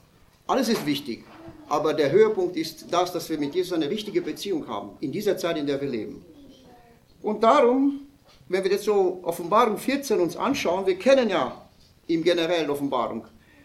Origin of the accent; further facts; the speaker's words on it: Oberasbach, Bavaria, Germany; ich komme aus der Gemeinde Oberasbach.